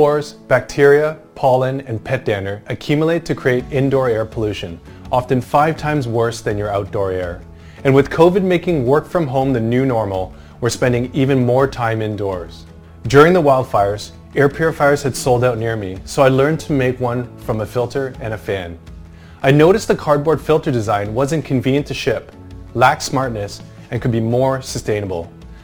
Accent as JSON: {"language": "English", "town": "Toronto", "region": "Ontario", "country": "Canada", "tie": "born or raised there", "said": "We've since launched throughout the US and my hometown, Toronto."}